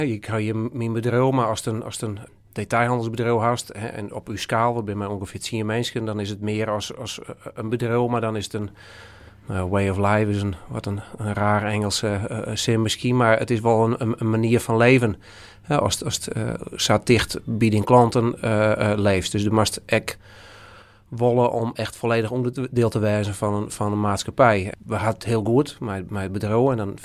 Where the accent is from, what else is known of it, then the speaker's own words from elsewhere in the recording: Dokkum, Friesland, Netherlands; born there; Ik ben op 24 oktober, nu had ik in 24, ben ik geboren in Dokkum, in de Sionsberg, zoals die tienlijk heette. Dus ik ben 43 op dit moment. 20 jaar ben ik nu in de zaak in Dokkum.